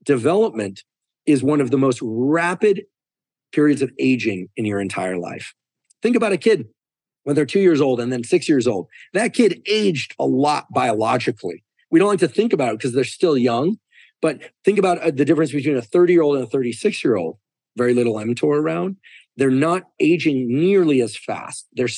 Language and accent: English; Stanford, California, United States; born there; I was born in Stanford Hospital. So I'll probably die at Stanford, but hopefully a long time from now.